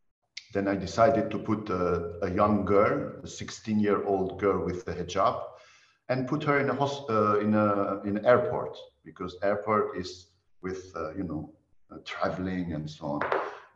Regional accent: Luxembourg; also born or lived in Iran; So I was born in Iran and grew up in Luxembourg. So here in Luxembourg

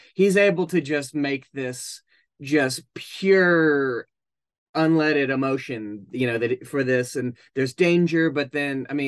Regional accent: Tennessee, United States; I grew up in East Tennessee and I grew up, you know, listening

